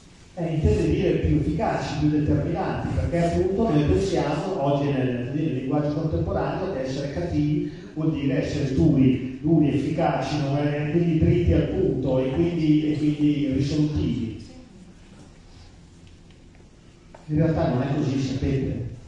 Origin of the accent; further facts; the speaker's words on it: Lombardy, Italy; essendo nato e cresciuto in Brianza, stavamo in Brianza, provincia di Milano, a quei tempi era provincia di Milano, adesso è diventata Monza Brianza, quindi io il dialetto lo capisco bene, il dialetto siciliano